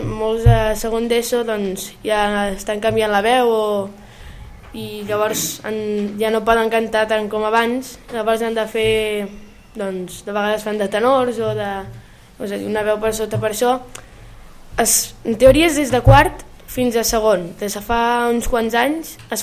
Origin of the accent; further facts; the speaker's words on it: Viladecavalls, Catalonia, Spain; De Viladecavalls.